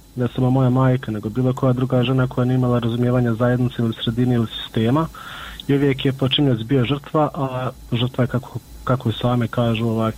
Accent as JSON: {"language": "Bosnian", "town": "Miljevina", "region": "Republika Srpska", "country": "Bosnia & Herzegovina", "said": "mi smo svi gore iz Miljevine"}